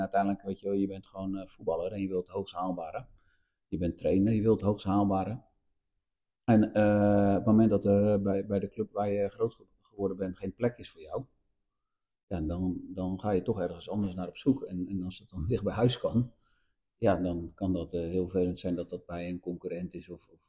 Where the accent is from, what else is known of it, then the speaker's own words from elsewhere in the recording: Alphen aan den Rijn, South Holland, Netherlands; 53 jaar, geboren en getogen in Alphen.